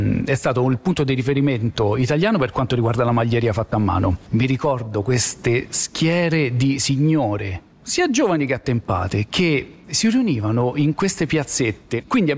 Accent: Caprarola, Lazio, Italy; Noi veniamo da Caprarola, un paese di 5.000 persone

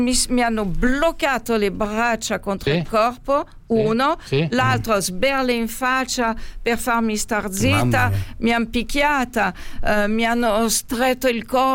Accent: France; io sono francese

